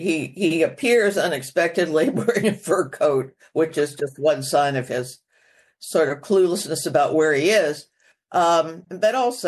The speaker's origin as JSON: {"language": "English", "town": "Orlando", "region": "Florida", "country": "United States", "tie": "born or raised there", "also_born_or_lived": "Williamsburg, Virginia", "said": "I'm speaking of growing up in Orlando, but somehow I managed to always live in tourist towns"}